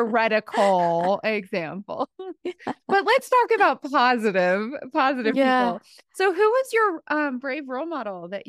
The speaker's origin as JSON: {"language": "English", "region": "Appalachia", "country": "United States", "said": "So I am from Appalachia."}